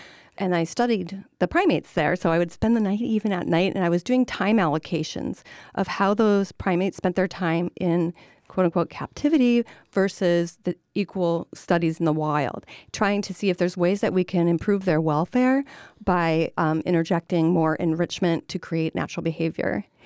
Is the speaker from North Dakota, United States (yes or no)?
yes; North Dakota, United States; No, I'm from North Dakota.